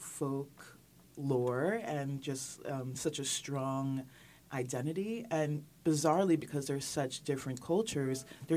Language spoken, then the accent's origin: English; Manhattan, New York, United States; But I grew up in Manhattan, and I've lived in every borough except for Staten Island, knock on wood.